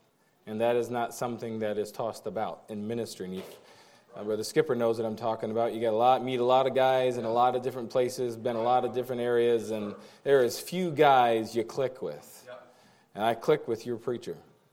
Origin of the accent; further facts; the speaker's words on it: Toledo, Ohio, United States; I am from Toledo.